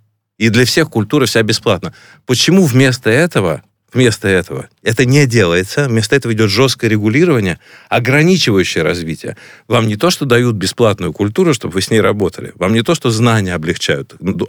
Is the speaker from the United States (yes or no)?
no; Russia; Я из России. Это значит, меня уже практически как бы меня косо смотрят везде.